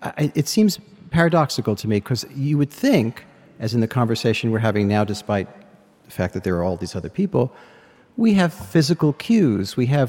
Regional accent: New Jersey, United States; I grew up in New Jersey, same radio area.

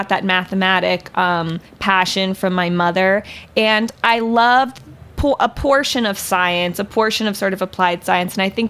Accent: Virginia, United States; And I grew up in Virginia, in Northern Virginia. There's nothing special about it, sort of just cookie cutter homes.

